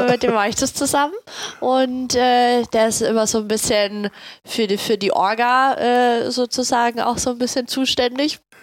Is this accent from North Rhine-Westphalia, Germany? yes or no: no; Nuremberg, Bavaria, Germany; Ja, ich komme aus Franken. Ich komme aus Nürnberg.